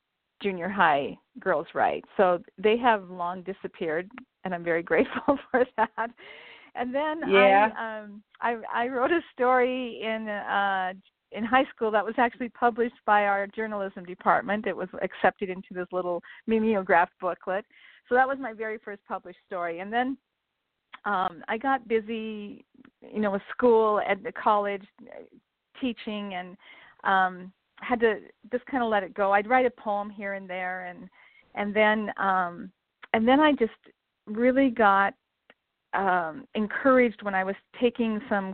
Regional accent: Montana, United States; Yeah, I grew up in Montana, actually in a small town about 15 miles west of where I live now in Billings. So I was a small town girl

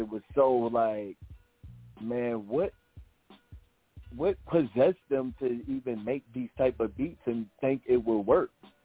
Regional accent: Virginia, United States; you know, I'm from Virginia. We ain't shit to do but cook.

